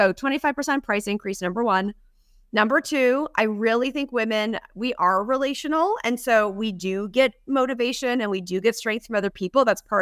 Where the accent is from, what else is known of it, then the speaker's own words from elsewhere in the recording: Canada; I'm a Canadian, so I always have to clarify for global audiences